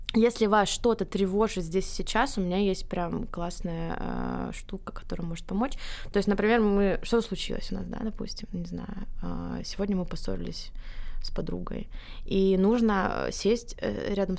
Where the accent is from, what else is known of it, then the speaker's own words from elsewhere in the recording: Belaya Kalitva, Rostov Oblast, Russia; Я из Белой Калитвы, Ростовская область.